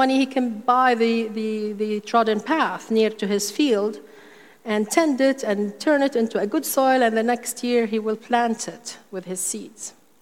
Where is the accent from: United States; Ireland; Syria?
Syria; especially during times of war, as happened in my home country, Syria, and we witnessed